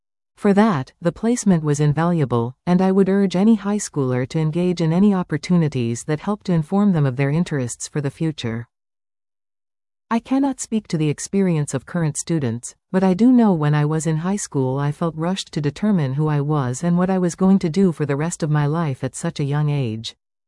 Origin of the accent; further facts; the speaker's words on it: Welland, Ontario, Canada; Growing up in Welland, Fonthill, I was afforded freedom of space.